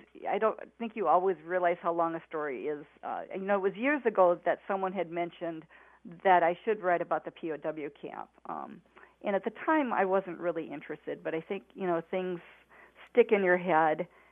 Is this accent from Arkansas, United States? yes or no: no; Mason City, Iowa, United States; I knew about it because we would drive from our home in Mason City to visit our cousins who lived in Bancroft.